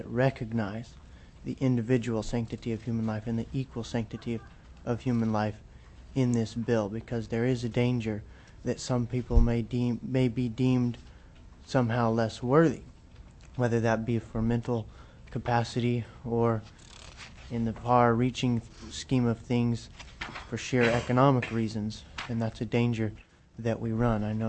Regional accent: Fairbanks, Alaska, United States; I'm from Fairbanks. I just flew down here on a whim to visit the Capitol

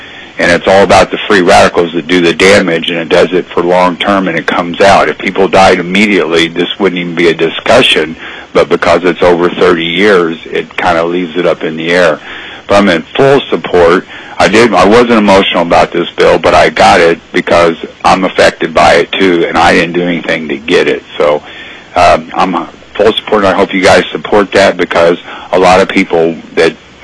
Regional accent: Ketchikan, Alaska, United States; I'm from Ketchikan, Alaska. Our community is not smoke-free.

